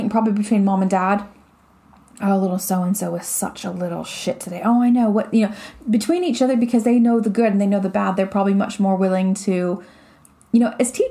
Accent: United States; I mean, I live in America. I'm from America, and I don't live there.

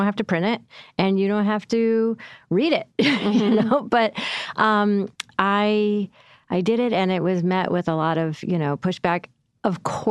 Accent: Syracuse, New York, United States; I wrote an op-ed for my hometown, Syracuse, New York.

